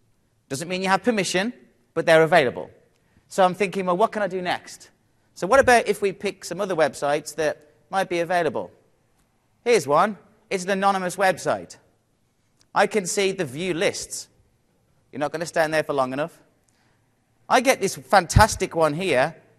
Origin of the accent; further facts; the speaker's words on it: West Virginia, United States; I'm from West Virginia.